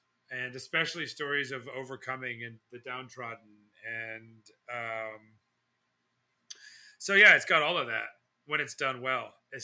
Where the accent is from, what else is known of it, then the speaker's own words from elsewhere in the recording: Missouri, United States; Well, you know, growing up in the Ozarks, I think so much of your tie to music is music can like tie you to a time and place, I find.